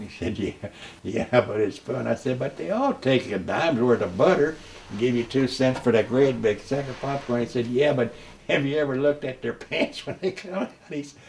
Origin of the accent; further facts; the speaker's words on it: Overton, Missouri, United States; born there; I was born in Overton, Missouri, on December the 7th, 1922.